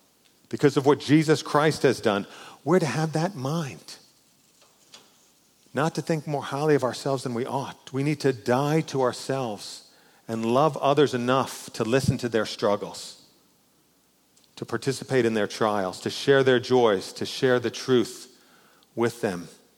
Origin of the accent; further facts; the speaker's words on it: New York, United States; I grew up in New York. I'm gruff.